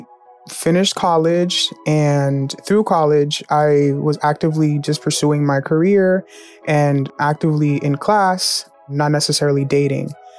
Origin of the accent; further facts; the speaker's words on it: New Jersey, United States; My hometown is New Jersey, and my profession is I'm an arts educator.